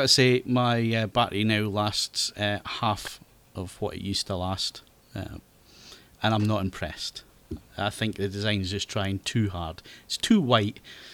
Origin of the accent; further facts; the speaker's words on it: Hawick, Scotland, United Kingdom; And my hometown's like 30 miles south of Edinburgh, so that's why they chose it.